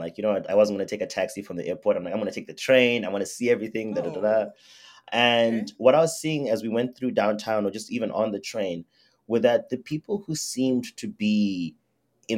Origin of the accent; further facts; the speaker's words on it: Zimbabwe; now in Canada; no, I'm from Zimbabwe. That's where I'm from.